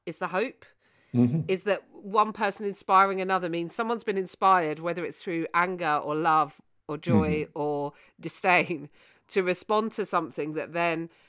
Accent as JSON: {"language": "English", "country": "United Kingdom", "said": "well, I am British. So if I hate Britain, then I hate myself."}